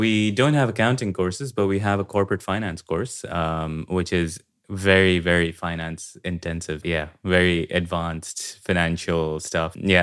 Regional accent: Pakistan; English is a second language; moved away as an adult; also born or lived in Turkey; now in Germany; I'm from Pakistan originally. I spent about 6 years in Turkey before this, where I did my bachelor's. And then this was sort of the natural next step for me to come to Germany.

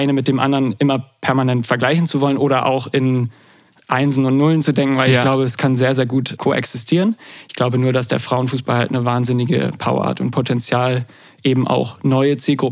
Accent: Bremen, Germany; ich komme aus Bremen, bin in Bremen geboren, bin dann in der Nähe da aufgewachsen.

